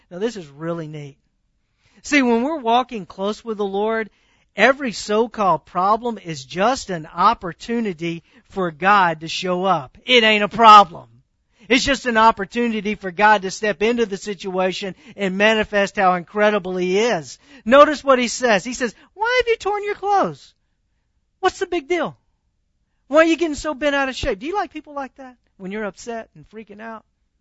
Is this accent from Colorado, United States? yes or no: no; Texas, United States; Man, I'm from East Texas. You at least come to the door.